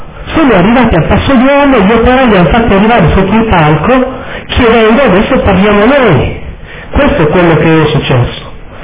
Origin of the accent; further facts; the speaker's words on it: Taranto, Apulia, Italy; Sono di Taranto, anche se non ci vivo, ma questo è stato. Ero lì.